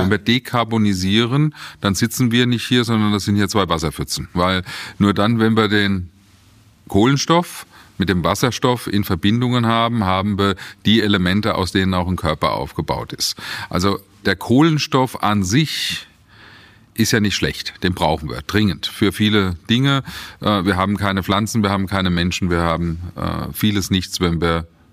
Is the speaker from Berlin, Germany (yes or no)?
no; Rüsselsheim, Hesse, Germany; born there; Ich bin geboren in Rüsselsheim, also der Standort der Adam Opel AG damals, heute Bestandteil des Stellantis-Konzerns